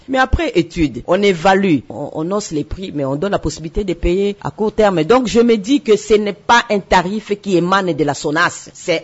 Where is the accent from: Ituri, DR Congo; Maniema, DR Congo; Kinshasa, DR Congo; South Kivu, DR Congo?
Maniema, DR Congo; chez nous, au Maniema